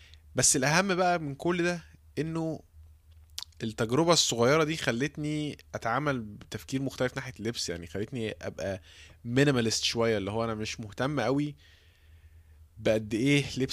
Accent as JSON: {"language": "Arabic", "town": "Cairo", "region": "Cairo Governorate", "country": "Egypt", "tie": "born or raised there", "said": "وانا من سكان القاهرة ومواليد القاهرة وحياتي كلها في القاهرة"}